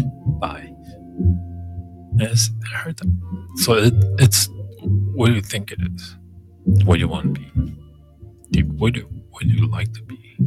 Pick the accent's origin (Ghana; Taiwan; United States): Taiwan; Taipei; Where I grew up in Taiwan, we had in Taipei, we had this little restaurant, little pastry restaurant that makes this.